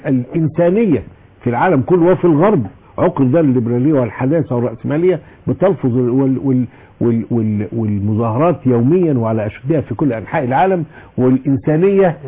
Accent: Egypt; كلنا كمصريين

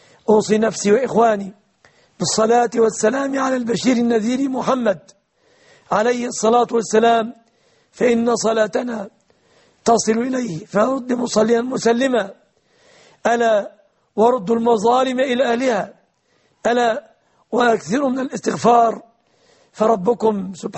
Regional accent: Egypt

